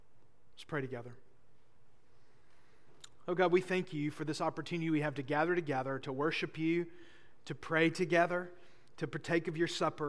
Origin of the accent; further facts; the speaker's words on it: Boaz, Alabama, United States; my first year of college I spent at Snead State Community College, my hometown in Boaz.